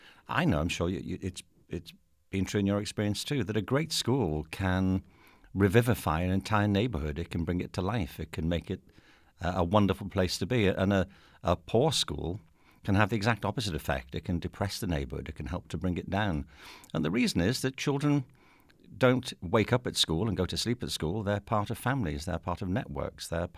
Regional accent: Liverpool, North West England, United Kingdom; now in United States; But I was raised in England, in Liverpool, which is where … are from, and I was born there in 1950. And I'm one of seven children

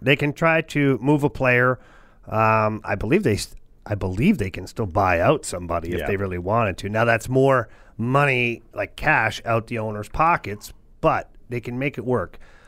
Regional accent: Ottawa, Ontario, Canada; I played in my hometown in Ottawa.

